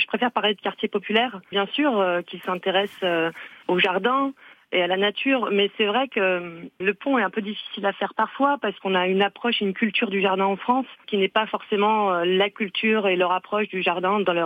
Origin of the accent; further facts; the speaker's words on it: Kabylie, Algeria; Moi, je viens de... Je suis également originaire d'Algérie, de Kabylie. J'ai une double culture du jardin